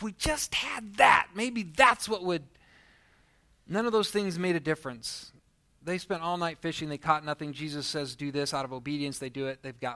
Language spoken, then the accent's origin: English; Seward, Nebraska, United States; But we grew up in Seward, Nebraska, going to Faith Lutheran Church.